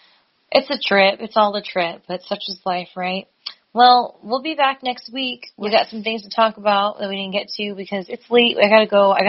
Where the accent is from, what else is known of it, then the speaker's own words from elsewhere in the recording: California, United States; from Cali.